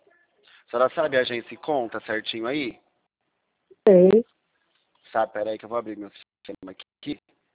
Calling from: Pirassununga, São Paulo, Brazil; Eu falo aqui do estado de São Paulo, Pirassununga, conhece?

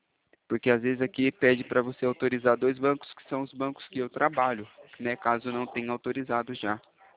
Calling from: Atibaia, São Paulo, Brazil; Eu falo aqui de Atibaia, interior de São Paulo.

